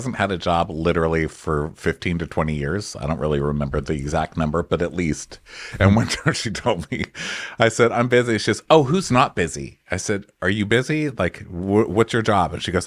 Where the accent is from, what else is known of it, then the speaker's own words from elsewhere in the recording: Paterson, New Jersey, United States; I'm from Patterson.